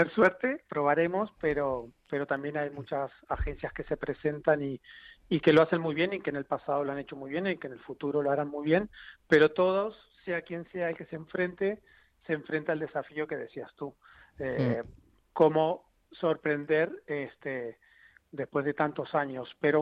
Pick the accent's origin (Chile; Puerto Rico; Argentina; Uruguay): Uruguay; now in Spain; Y sí, yo soy uruguayo, pero llegué hace 20 años